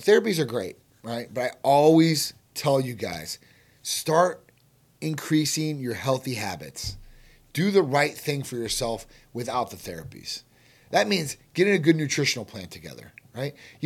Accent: Chicago, Illinois, United States; moved away; I'm from Chicago originally. I probably will be back during the summer, maybe this summer. I only go back in the summers because of the cold weather.

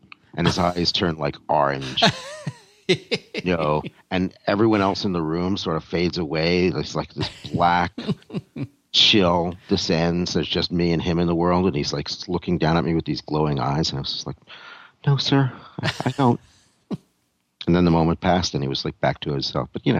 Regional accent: New York, United States; accent: New York; My New York accent's coming out Boston, if anything.

